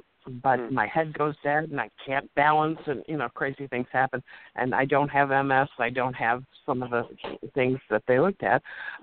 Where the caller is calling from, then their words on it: Chicago, Illinois, United States; I'm calling from Chicago